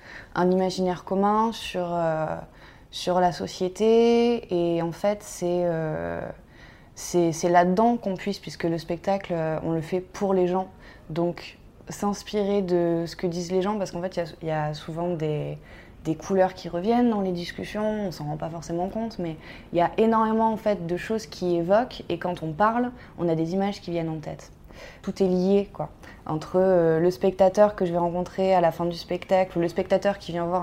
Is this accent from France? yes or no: yes; Nice, Provence-Alpes-Côte d'Azur, France; parce que moi, j'habite pas ici, j'ai déménagé pour lui, je viens de Nice.